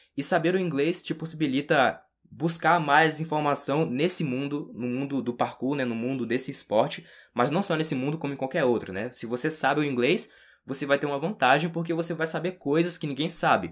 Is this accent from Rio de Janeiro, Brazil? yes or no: yes; Rio de Janeiro, Brazil; also born or lived in Bahia; Atualmente eu moro no Rio de Janeiro, mas antes eu morava na Bahia. Eu não sou baiano, eu sou carioca. Acontece que eu nasci no Rio de Janeiro, fui morar na Bahia, morei lá durante 8 anos e depois voltei para o Rio de Janeiro de novo.